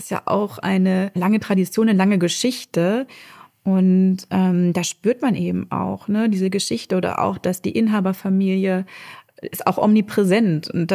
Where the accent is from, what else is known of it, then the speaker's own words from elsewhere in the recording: Düsseldorf, North Rhine-Westphalia, Germany; ich bin 43 Jahre alt, ich komme aus Düsseldorf